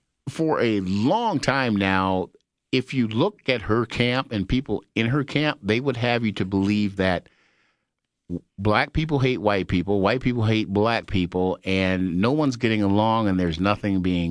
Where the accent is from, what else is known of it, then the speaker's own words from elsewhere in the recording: Minneapolis, Minnesota, United States; I grew up in Minneapolis, in St. Paul, and I'm going to tell you, I'm not ashamed. I worked at every fast food restaurant on Lake Street